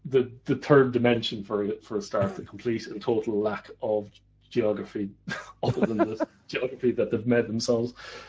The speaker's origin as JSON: {"language": "English", "country": "Ireland", "lives_now": "Netherlands", "said": "No, that's correct. I am Irish. But I'm also Dutch now."}